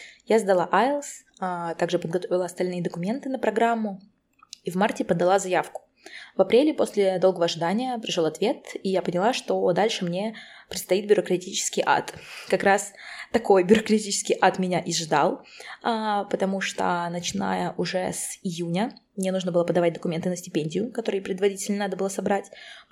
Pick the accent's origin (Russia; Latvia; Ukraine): Russia; Volgograd, Volgograd Oblast; В это время я жила у друзей в Москве, ездила к родителям в Волгоград, потому что я из Волгограда.